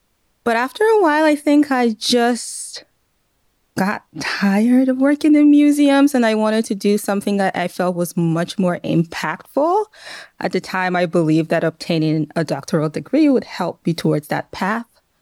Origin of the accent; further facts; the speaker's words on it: Edo, Nigeria; English is a second language; Yes, I grew up in Nigeria. I am from a small state known as Edo State.